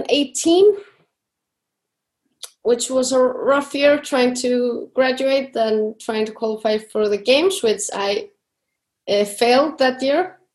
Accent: Iceland; English is a second language; now in Switzerland; But actually I'm living in Switzerland now, almost 2 years. In December will be 2 years. I'm from Iceland.

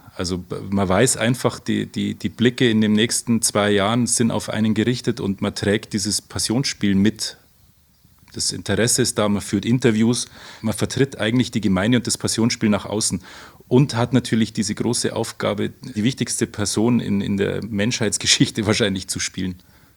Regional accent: Oberammergau, Bavaria, Germany; ich komme aus Oberammergau. Ich bin 44 Jahre

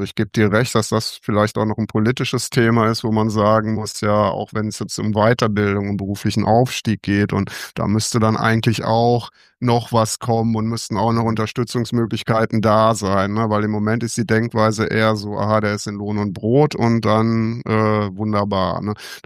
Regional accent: Cologne, North Rhine-Westphalia, Germany; hier in Köln, praktisch in meiner Heimatstadt

